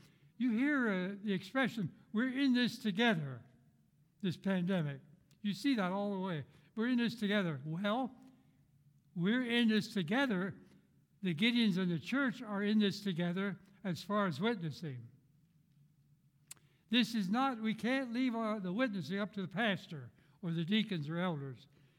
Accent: Pennsylvania, United States; I'm from Snyder County over along the Susquehanna River.

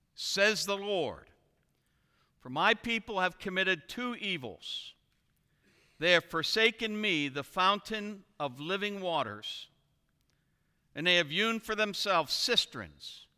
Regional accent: United States; And as an American, as I see no hope, I see no hope for national repentance.

